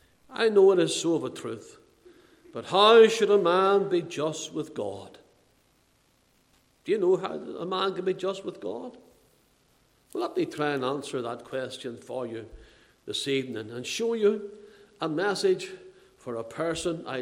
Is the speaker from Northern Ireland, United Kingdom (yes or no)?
yes; Belfast, Northern Ireland, United Kingdom; Where I was brought up in Belfast